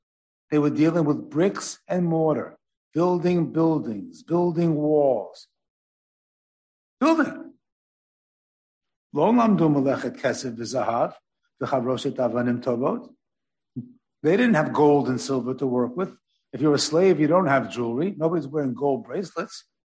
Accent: Gerritsen Beach, New York, United States; I grew up in Gerritsen Beach, Italian bricklayers.

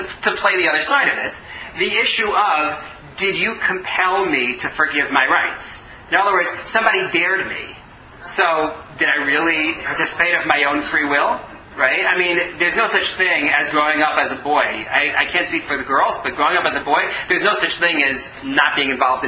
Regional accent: Northeast, United States; I grew up in the Northeast in the United States.

